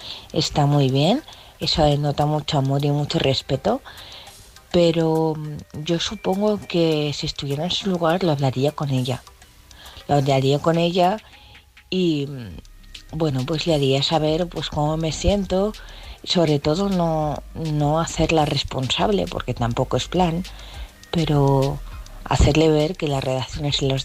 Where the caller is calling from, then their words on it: Vilanova i la Geltrú, Catalonia, Spain; de Vilanova y de Geltrú.